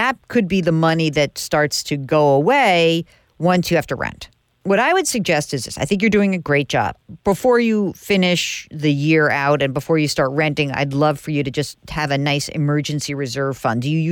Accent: New York, United States; I'm from New York. You can't scare me.

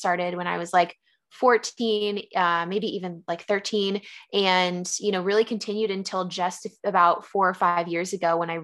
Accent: San Diego, California, United States; also born or lived in San Francisco; now in Philadelphia, United States; I live currently in Philadelphia. I'm very new to the East Coast. I actually was born and raised in San Diego, lived in San Francisco for a little bit

